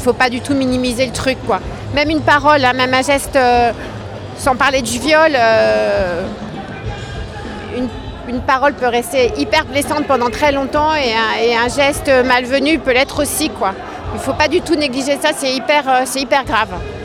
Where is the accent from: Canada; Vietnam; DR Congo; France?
France; Paris, Île-de-France; parce que moi, je suis parisienne, ça n'a rien à voir.